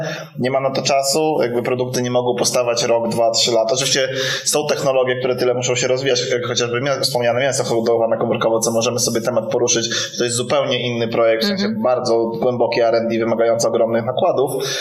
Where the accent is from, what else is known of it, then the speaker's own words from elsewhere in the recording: Białystok, Podlaskie Voivodeship, Poland; że jestem z Białegostoku